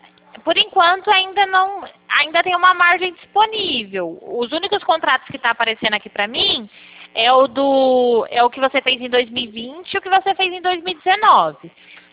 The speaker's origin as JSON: {"language": "Portuguese", "town": "Pirassununga", "region": "São Paulo", "country": "Brazil", "said": "Eu sou de Pirassununga."}